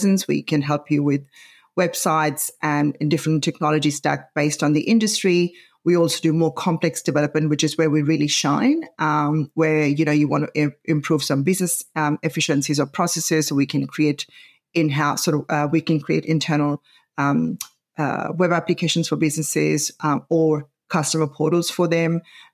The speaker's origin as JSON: {"language": "English", "country": "Pakistan", "lives_now": "Australia", "said": "I'm originally from Pakistan, but we have got family all over the world."}